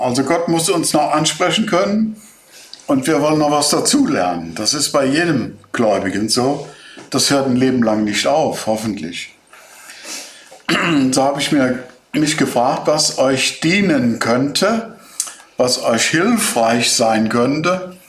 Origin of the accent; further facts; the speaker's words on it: Rhineland-Palatinate, Germany; Ja, wir kommen aus dem Westerwald